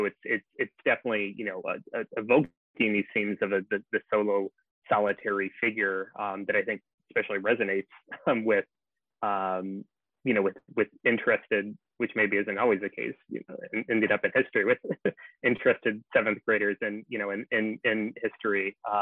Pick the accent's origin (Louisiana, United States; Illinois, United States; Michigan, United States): Illinois, United States; I am from the Midwest myself, actually, cornfields of central Illinois originally